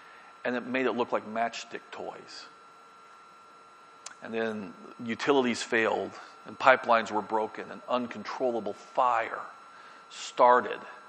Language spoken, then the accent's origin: English; Tampa, Florida, United States; when I grew up in Tampa, one of the things, we have a cool airport in Tampa.